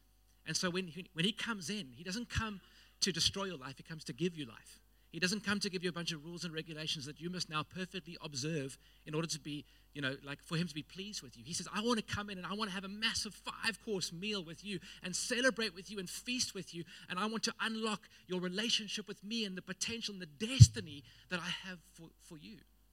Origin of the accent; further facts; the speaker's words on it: Cape Town, Western Cape, South Africa; I grew up in Cape Town in Rondebosch in the southern suburbs.